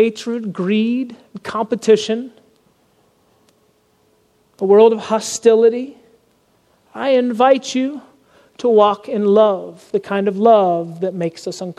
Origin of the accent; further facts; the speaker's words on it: the South, United States; I grew up in the South, and in the South, you know, holding a door open for someone is just commonplace.